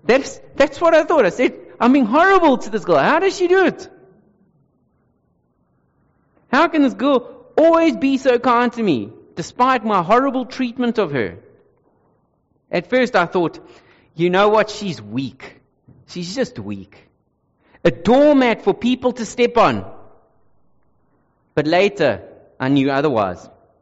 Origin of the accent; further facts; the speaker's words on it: South Africa; I'm a South African man. I'm going to say it the way I was taught.